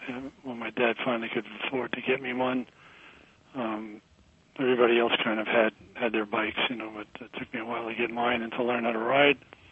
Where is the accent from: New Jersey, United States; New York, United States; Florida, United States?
New York, United States; Brooklyn; also born or lived in Greenwich Village, New York City; I grew up in Greenwich Village, a very poor Italian family. And, my parents moved to Brooklyn when I was about 3 years old, and I grew up in an Irish neighborhood where I was constantly beat up as a little Italian kid.